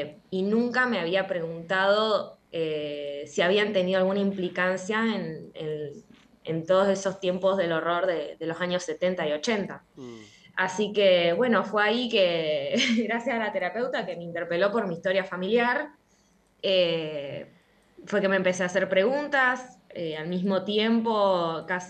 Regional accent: Santa Cruz, Argentina; now in Rosario, Argentina; Nací en Santa Cruz, soy del sur en realidad. Mis viejos se fueron a vivir al sur en los 90 y me tuvieron a mí. Y bueno, yo ahora me vine a estudiar a Rosario y bueno, ya van a ser 10 años acá en esta hermosa ciudad.

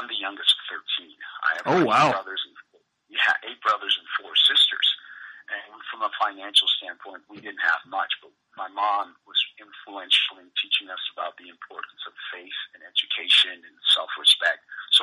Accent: Montreal, Quebec, Canada; also born or lived in Guyana; I grew up in Montreal playing hockey because I'm an immigrant. I'm from Guyana.

